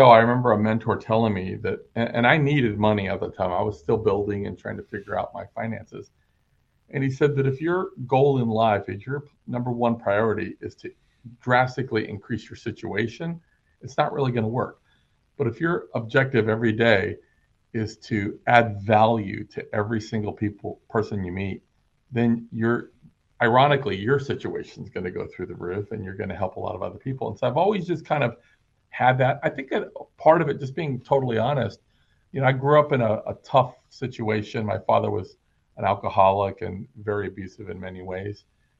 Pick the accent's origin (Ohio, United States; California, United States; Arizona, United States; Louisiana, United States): California, United States; Los Angeles; You know, I grew up in Los Angeles, as you know, and neither one of my parents had a lot of financial success.